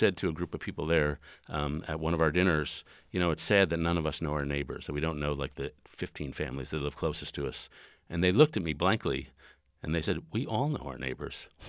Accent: New York City, New York, United States; I grew up in New York City, and there's an understanding that you won't talk to your neighbors in the elevator or on the hallway

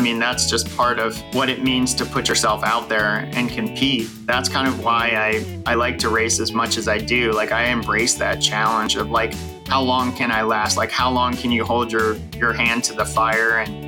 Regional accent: Morgantown, West Virginia, United States; born there; now in Arlington, United States; I was born in Morgantown, West Virginia, and I live in Arlington, Virginia, which is about 10 kilometers or 6 or 7 miles from Washington, D.C.

